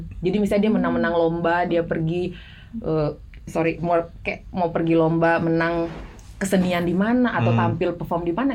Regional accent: Siau, North Sulawesi, Indonesia; karena gue dari Siau, dari Sulawesi Utara

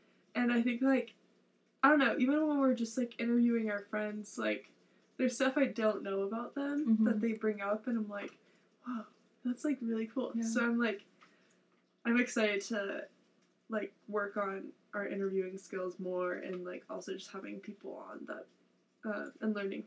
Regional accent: California, United States; now in Tucson, United States; And, like, always, I'm from California, so, like, coming back from California or, like, leaving Tucson, like, they're always, it's a weird transition for me.

